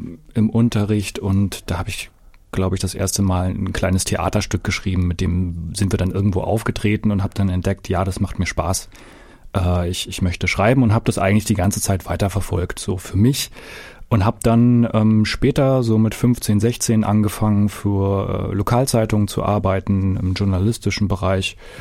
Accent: Mecklenburg-Vorpommern, Germany; born there; Also ich komme von der Küste. Ich bin geboren auf dem Fischland, da ist Zingst, Mecklenburg-Vorpommern

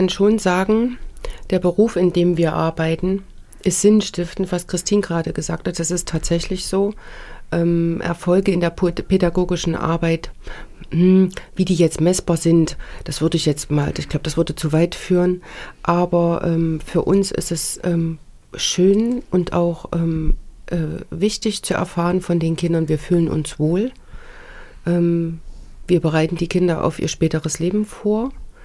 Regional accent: Weimar, Thuringia, Germany; Ich komme auch noch aus Weimar. Das kommt auch noch dazu. Ich komme gar nicht aus Erfurt.

